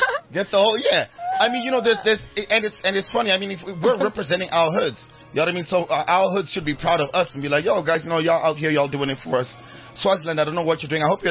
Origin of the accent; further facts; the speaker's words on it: Zimbabwe; I'm from Zimbabwe